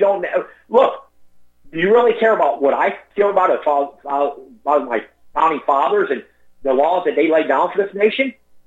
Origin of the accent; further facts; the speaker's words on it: Florida, United States; So the point of the matter is, South Florida, I was raised here in South Florida, Michael.